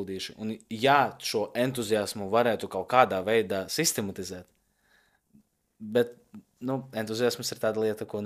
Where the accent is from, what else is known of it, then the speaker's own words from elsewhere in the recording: Rēzekne, Rēzekne Municipality, Latvia; Es esmu no Rēzeknes un man ir reāla sāpe